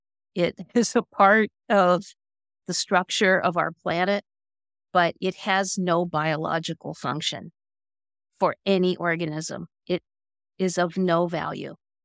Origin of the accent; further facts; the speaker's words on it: Midwest, United States; And I grew up in the Midwest, which isn't known for its natural areas.